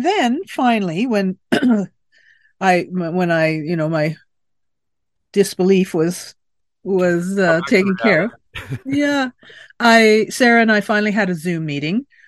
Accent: Winnipeg, Manitoba, Canada; growing up in Winnipeg

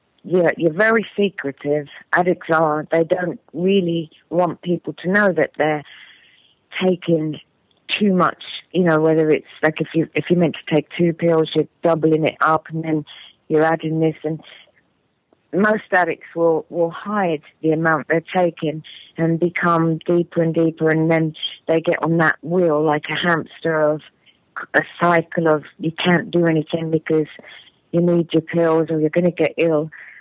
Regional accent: England, United Kingdom; And because I'm from England, I do drink hot tea, and a habit Steve picked up by hanging out with me.

